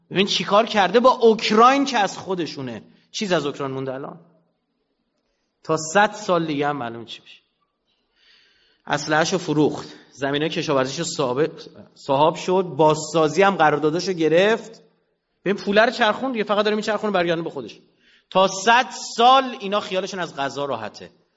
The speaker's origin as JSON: {"language": "Persian", "country": "Iran", "said": "برای ما ماندن معنا ندارد، به خاطر اینکه ما ایرانیم، ما هزاران سال همینجاییم"}